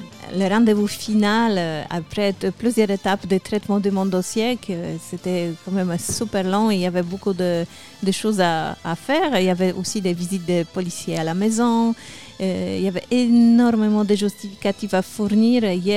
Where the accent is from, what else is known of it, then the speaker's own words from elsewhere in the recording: Poland; now in France; Je viens de Pologne.